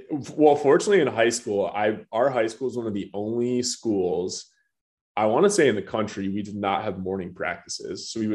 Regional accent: Michigan, United States; moved away as an adult; now in Texas, United States; A lot of fun growing up in Michigan, but it was pretty cold and chilly up there, as I'm sure you know from being from Indiana. And that's why I ended up moving down to Texas.

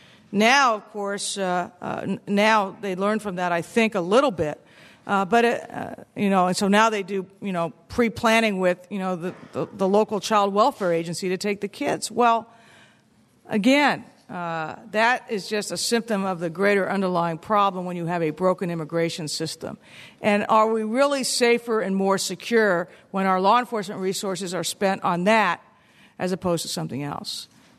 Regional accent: Albuquerque, New Mexico, United States; as a kid growing up in Albuquerque, New Mexico, going to public school there

